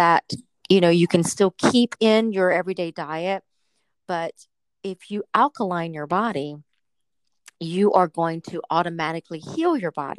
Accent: the South, United States; I'm from the South, so I used to love me some fried chicken, girl.

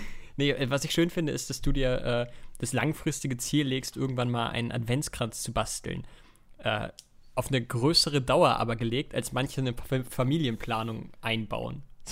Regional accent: Schleswig-Holstein, Germany; Ich komme aus Schleswig-Holstein, da wird nichts gefeiert.

